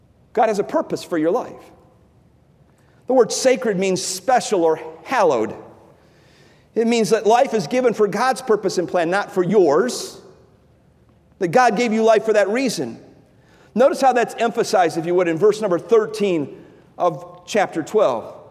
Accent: Cleveland, Ohio, United States; I grew up in Cleveland, Ohio. I still remember the first house that I really remember my parents lived in. It's on the west side of Cleveland.

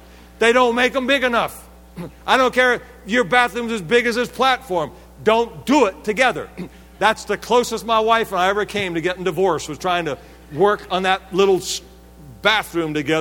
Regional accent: Washington, District of Columbia, United States; now in Lakeland, United States; Now, I am from the Washington, D.C. area. Lived there most all my life. My wife and I now live in Lakeland, Florida

